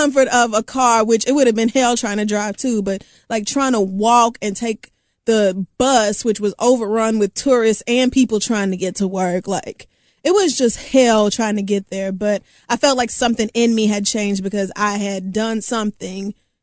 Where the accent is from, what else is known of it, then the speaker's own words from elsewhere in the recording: Oklahoma, United States; also born or lived in Texas / Louisiana; because I have certainly never experienced shit like that growing up in Oklahoma, Texas, Louisiana. It does not snow.